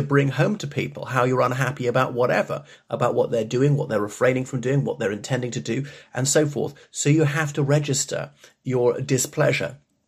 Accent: Ireland; from Ireland.

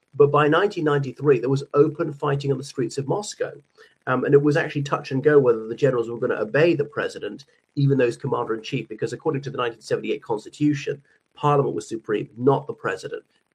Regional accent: Ireland; from Ireland.

